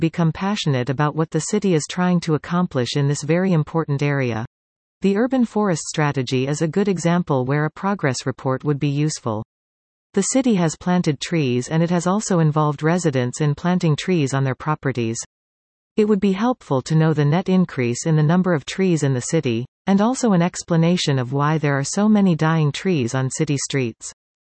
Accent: Nairobi, Kenya; also born or lived in Kisumu, Kenya / Mwanza, Tanzania / Calgary / Toronto; now in New Westminster, Canada; I was born in Kisumu, Kenya, and lived for a while in Mwanza, Tanzania, and then in Nairobi, Kenya. I moved with my family to Calgary, Alberta, and have lived in Toronto, Vancouver, and now in New Westminster.

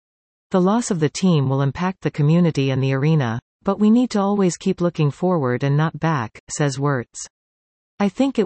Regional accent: Luseland, Saskatchewan, Canada; I grew up in Luseland and my fondest memories in winter were at the arena.

